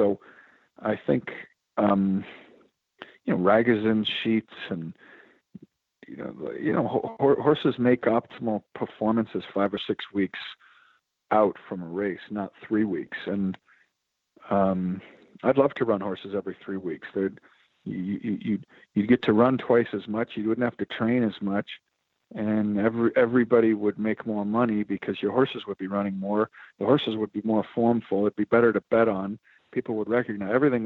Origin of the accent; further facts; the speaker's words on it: Chicago, Illinois, United States; Growing up in Chicago, there was nobody that liked horse racing.